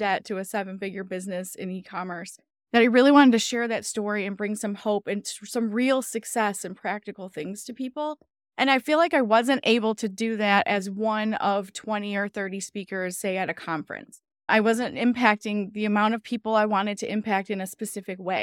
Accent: Michigan, United States; We're from the Michigan area, and we always have long winters.

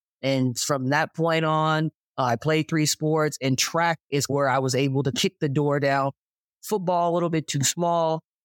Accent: Fresno, California, United States; also born or lived in Los Angeles, United States; Yes, I'm from Fresno, California, early childhood, and then middle school years, high school years, moved to LA and got the rest of my young childhood in LA.

